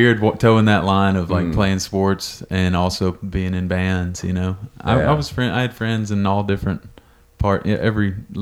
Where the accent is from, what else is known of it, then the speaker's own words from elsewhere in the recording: Pine Bluff, Arkansas, United States; So I'm from South Arkansas, Pine Bluff, to be exact.